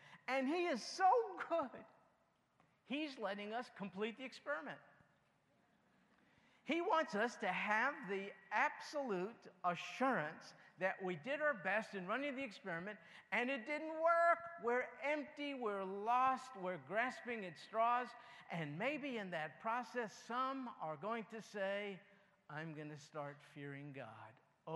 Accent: New York, United States; born there; I was born in New York. I'm a Yankee, so watch your hubcaps. And both of my parents were Jewish.

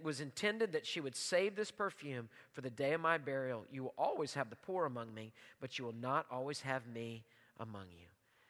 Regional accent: Houston, Texas, United States; Now you're from Houston? I'm from Houston.

